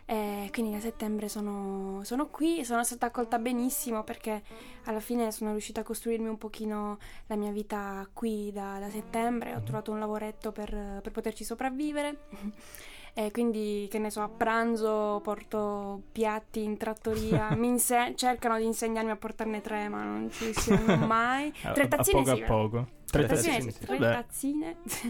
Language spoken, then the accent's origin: Italian; Apulia, Italy; now in Turin, Italy; io sono pugliese, però sono venuta qui a Torino dopo aver finito di studiare a Pescara, in conservatorio, per dedicarmi alla musica